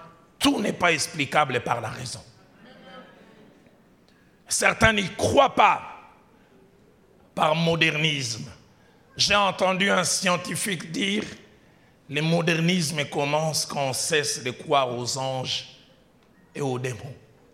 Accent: Kinshasa, DR Congo; J'ai vu un jour chez moi au Congo, pour ceux qui connaissent Kinshasa, au rond-point Gab, embouteillage terrible.

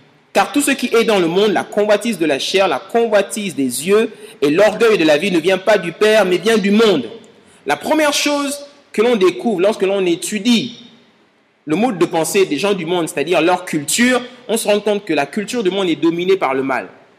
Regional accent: Gabon; now in France; Chez nous, au Gabon, tu vas voir 2 hommes qui s'embrassent dans la rue

